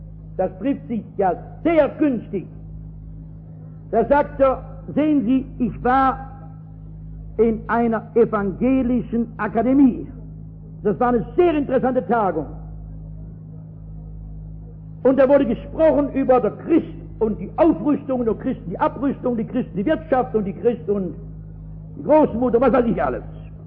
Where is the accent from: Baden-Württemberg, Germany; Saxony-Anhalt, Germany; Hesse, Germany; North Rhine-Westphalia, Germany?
North Rhine-Westphalia, Germany; Bei uns im Ruhrgebiet gibt es ja dolle Industriekapitäne.